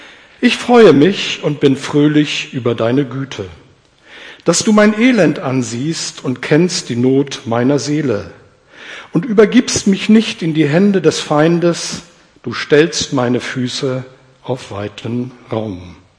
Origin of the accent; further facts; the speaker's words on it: North Rhine-Westphalia, Germany; Die meiste Zeit meines Lebens, in meiner Jugend, bin ich im Oberbergischen aufgewachsen. Das sind viele Berge, viel Regen.